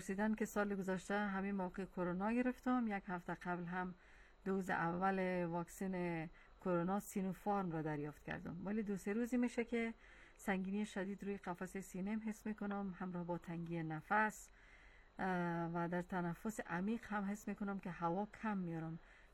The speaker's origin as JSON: {"language": "Persian", "country": "Iran", "said": "من به عنوان یک ایرانی شاهد هستم"}